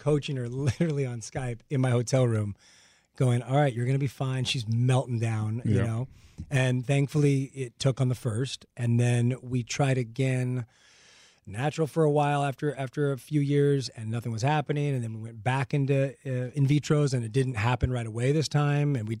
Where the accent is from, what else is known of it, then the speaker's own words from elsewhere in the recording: La Puente, California, United States; You know, I grew up in La Puente here in Los Angeles, but I dated a lot of Latinas.